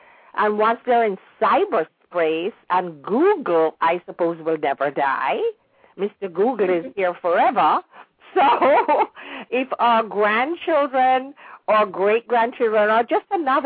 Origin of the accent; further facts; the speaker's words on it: Jamaica; moved away; I am just so proud of all that I have to celebrate from being blessed by being born and raised in Jamaica.